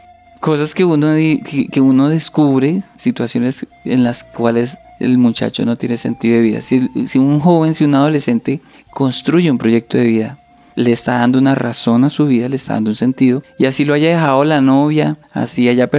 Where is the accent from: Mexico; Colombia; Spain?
Colombia; La Plata, Huila; Yo vengo del municipio de La Plata, en el Huila